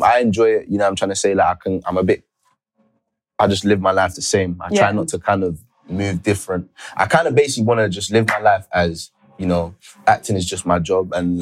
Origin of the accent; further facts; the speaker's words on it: Jamaica; I'm from Jamaica